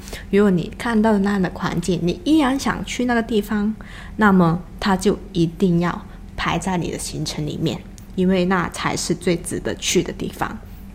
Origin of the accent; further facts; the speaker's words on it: Hong Kong; Chinese is a second language; 因为我是香港人，所以呢我的这个国语或者普通话其实不是很标准，